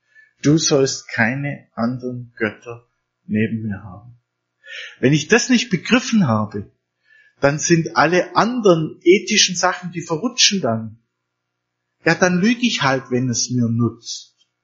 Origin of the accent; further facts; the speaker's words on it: Bavaria, Germany; gerade bei uns im Bayerischen Wald ist es so interessant